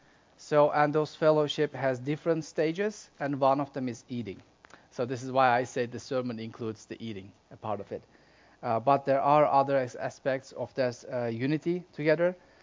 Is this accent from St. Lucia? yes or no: no; Turkey; It's named after my country. So, I'm from Turkey. And yes, we have turkey in Turkey.